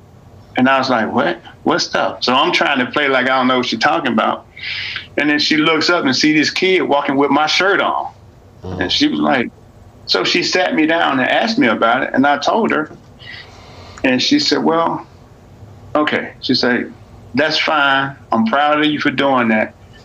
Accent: Birmingham, Alabama, United States; where I grew up in Alabama, it was pretty rough. Birmingham was a rough part of town, a rough city.

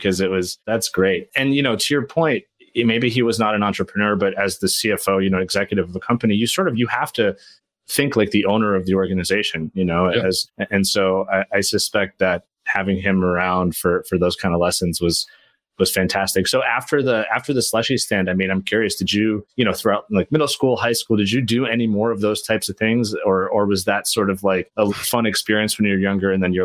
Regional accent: New York, United States; So I'm from New York.

